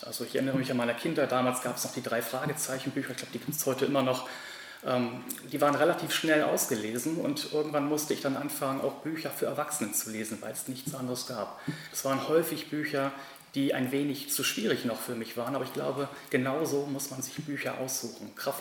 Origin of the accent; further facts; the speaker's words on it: Oldenburg, Lower Saxony, Germany; Ich bin in Donnerschwee aufgewachsen und am Flötenteich zur Schule gegangen.